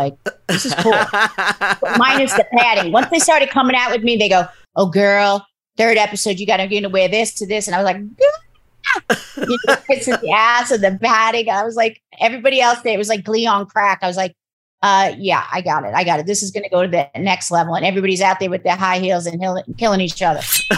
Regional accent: New York, United States; also born or lived in Bronx; I was born in New York City, raised a little bit in the Bronx and then Long Island.

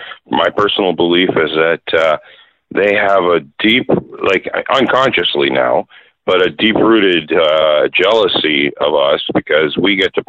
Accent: Canada; I am from Canada myself

